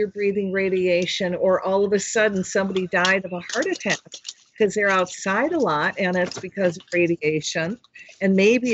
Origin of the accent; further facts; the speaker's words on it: Michigan, United States; Yeah, well, I'm from Michigan.